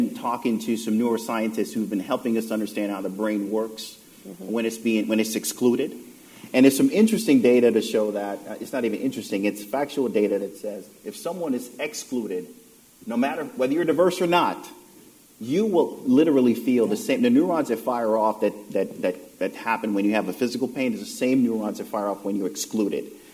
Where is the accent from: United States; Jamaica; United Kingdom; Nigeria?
Jamaica; And I'm from Jamaica, and so I'm a little country of 3 million people.